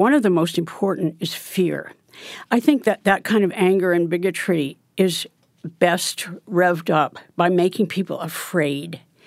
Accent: Oregon, United States; For example, Oregon, which happens to be my home state.

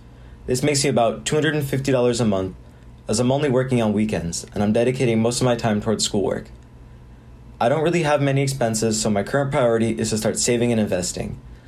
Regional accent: West Palm Beach, Florida, United States; from West Palm Beach, Florida.

